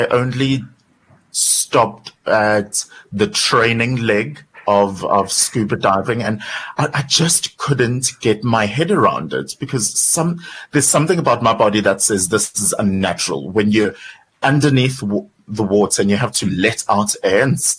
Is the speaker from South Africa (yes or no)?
yes; Durban, KwaZulu-Natal, South Africa; growing up in Durban